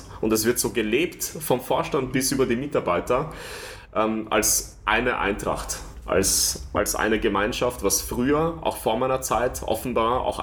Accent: Vienna, Austria; wie werde ich dann als Wiener da ankommen oder als Österreicher?

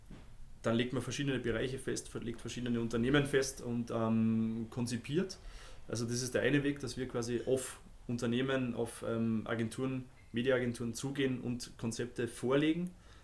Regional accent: Austria; now in Munich, Germany

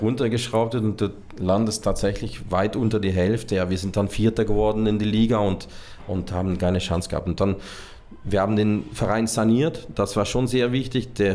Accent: Hasselt, Flanders, Belgium; Sint-Truiden, das ist direkt neben meiner Heimatstadt Hasselt.

